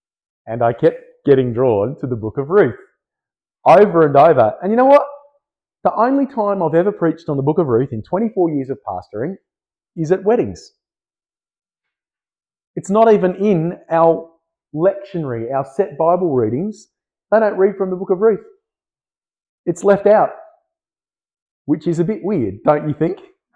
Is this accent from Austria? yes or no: no; South Australia, Australia; It's a bit like I'm from South Australia and we had Queensland kids